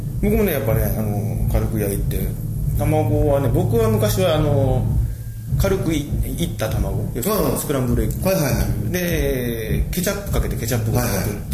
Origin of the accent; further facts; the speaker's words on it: Kanto, Japan; 縁のない関東人としては、